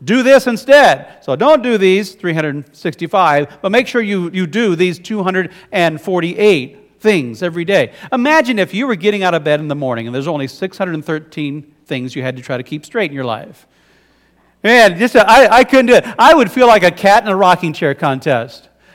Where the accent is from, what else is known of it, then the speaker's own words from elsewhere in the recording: Ohio, United States; now in Iowa, United States; Growing up on the wrong side of the Mississippi, I was born and raised in Ohio. Where are my people?